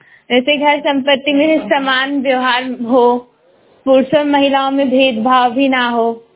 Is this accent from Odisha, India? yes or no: no; Ramapur, Uttar Pradesh, India; मैं रमापुर से बिलोंग करती हूँ, जिला संत कबीर नगर।